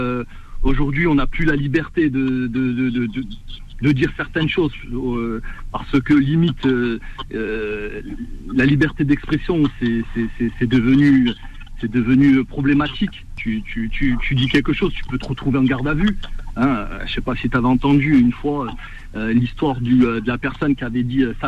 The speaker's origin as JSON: {"language": "French", "town": "Nîmes", "region": "Occitanie", "country": "France", "said": "Regarde, moi je suis de Nîmes."}